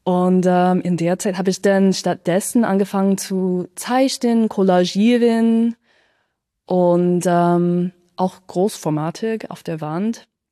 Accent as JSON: {"language": "German", "town": "Chico", "region": "California", "country": "United States", "tie": "born or raised there", "second_language": "German", "moved": "as an adult", "lives_now": "Leipzig, Germany", "said": "Weil ich habe auch in den USA studiert, in Kalifornien, tatsächlich in meiner Heimatstadt, Chico heißt das."}